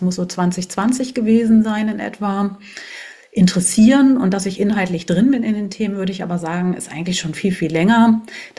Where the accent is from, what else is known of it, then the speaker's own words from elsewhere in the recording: Hanover, Lower Saxony, Germany; ich komme aus Hannover, lebe dort mit meinem Lebenspartner zusammen.